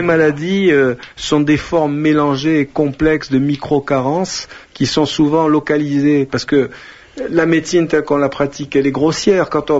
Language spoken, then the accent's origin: French; Algiers, Algiers Province, Algeria; moi, quand j'étais petit à Alger, j'ai jamais vu des emplacements pour infirmes